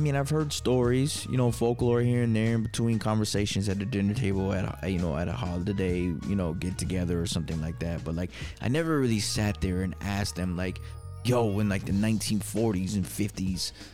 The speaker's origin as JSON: {"language": "English", "town": "Hollywood", "region": "Florida", "country": "United States", "tie": "born there", "said": "It's kind of, I was born in Hollywood, Florida."}